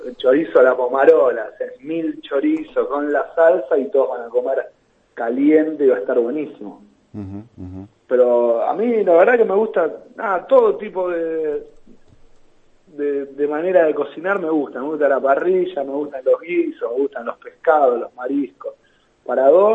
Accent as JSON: {"language": "Spanish", "town": "Quilmes", "region": "Buenos Aires Province", "country": "Argentina", "said": "Yo soy de Quilmes."}